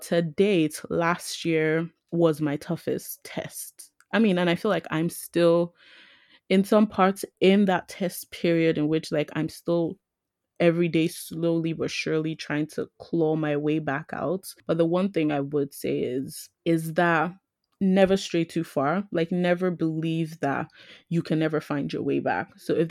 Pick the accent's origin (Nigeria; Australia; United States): Nigeria; growing up in Nigeria as a Nigerian girl